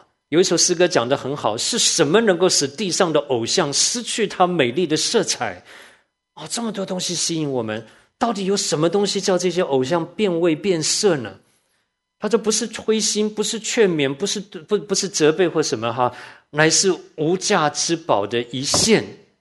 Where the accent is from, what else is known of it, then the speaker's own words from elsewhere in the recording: Taiwan; 我小的时候在台湾的时候